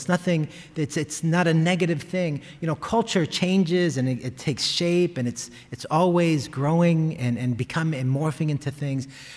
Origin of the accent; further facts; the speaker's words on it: United States; part of my journey as an American Latino, right, who has this duality of cultures